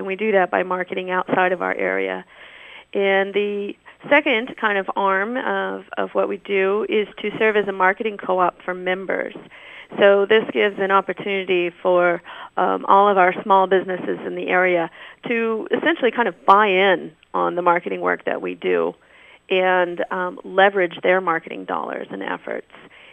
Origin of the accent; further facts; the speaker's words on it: Washington, United States; And I'm definitely a Pacific County kid. Really enjoyed growing up in Pacific County.